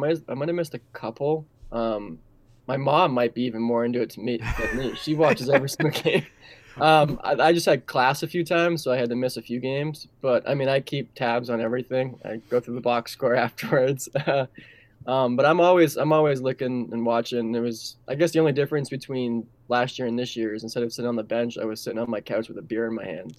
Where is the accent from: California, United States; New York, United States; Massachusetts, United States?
Massachusetts, United States; I mean, first off, I grew up in Massachusetts. I'm a Bill Belichick diehard, so do your job.